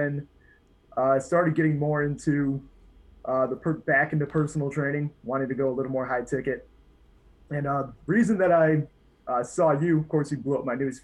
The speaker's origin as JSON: {"language": "English", "town": "Sycamore", "region": "Illinois", "country": "United States", "said": "So I'm from Sycamore, Illinois. I'm sure nobody's ever heard of it. It's about an hour northwest of Chicago, tiny little farm town."}